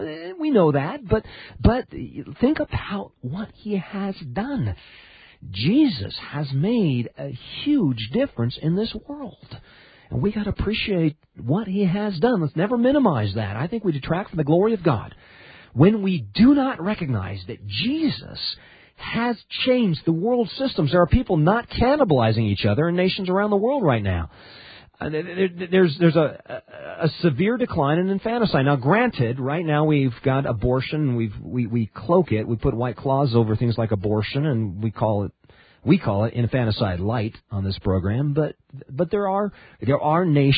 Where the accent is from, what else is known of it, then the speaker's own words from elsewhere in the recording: Japan; I'm from Japan. I grew up there and spent a lot of time in Japan